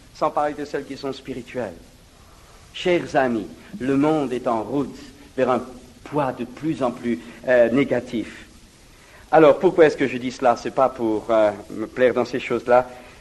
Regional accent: France; chez nous en France

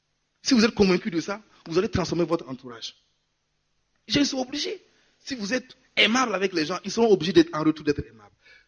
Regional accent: Ngozi, Ngozi Province, Burundi; Parce que moi, je viens de Ngozi, colline Mureke.

